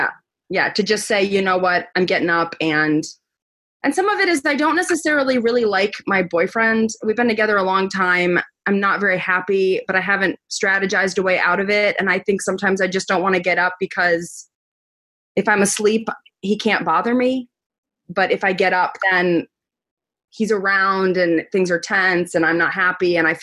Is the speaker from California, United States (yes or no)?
no; New York, United States; I'm from New York, so it's cold outside and I just like do not want to hustle.